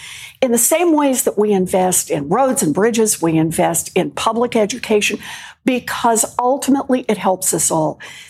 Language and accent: English; Oklahoma, United States; So, look, I grew up in Oklahoma, and I grew up at a time when abortion was illegal.